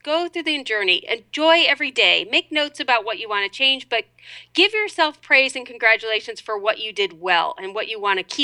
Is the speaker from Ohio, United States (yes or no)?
yes; Cleveland, Ohio, United States; now in Cincinnati, United States; No, since I grew up in Cleveland, they know how to handle snow.